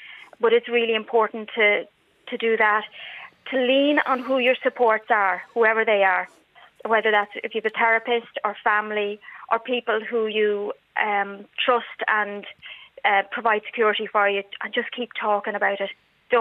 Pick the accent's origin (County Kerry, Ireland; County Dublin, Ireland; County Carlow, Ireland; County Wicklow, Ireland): County Wicklow, Ireland; I'm from Wicklow